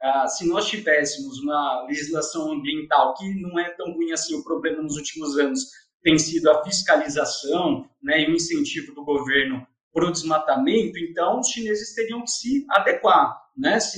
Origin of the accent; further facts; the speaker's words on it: Brazil; Mas, enquanto brasileiro, minha experiência na China, eu posso dizer que eles eram muito amáveis. Quando eu falava minha nacionalidade, eu era muito bem recebido, né?